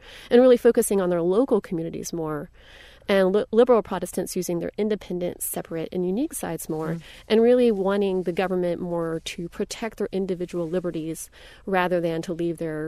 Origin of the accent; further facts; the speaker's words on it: Tennessee, United States; moved away as an adult; also born or lived in Connecticut; Yeah, I mean, and I grew up in Tennessee, hence the pronunciation … where people tend to use their very interdependent sides. And then I moved up to Connecticut to go to Yale as an undergraduate.